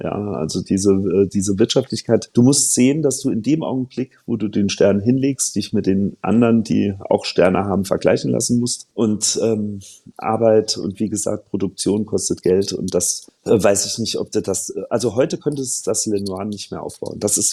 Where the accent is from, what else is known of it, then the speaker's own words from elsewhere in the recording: Saarland, Germany; am besten werfe ich irgendwo noch ein Stück Lione als Saarländer in die Pfanne